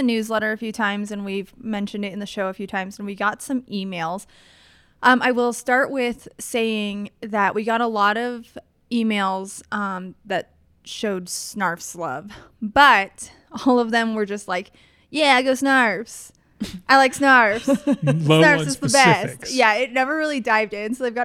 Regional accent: East Coast, United States; I'm from the East Coast, and we don't really have good alternatives to substandard Subway.

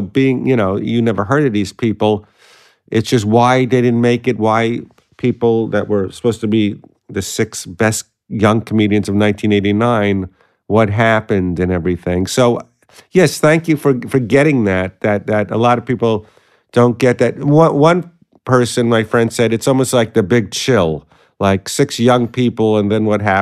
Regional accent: Brooklyn, New York, United States; I grew up in Sheepshead Bay in Brooklyn

